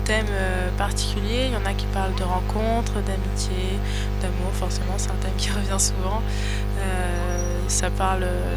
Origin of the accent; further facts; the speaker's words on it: Reuilly, Centre-Val de Loire, France; Donc, je suis originaire de Reuilly, c'est dans l'Indre, et j'ai commencé la musique au lycée.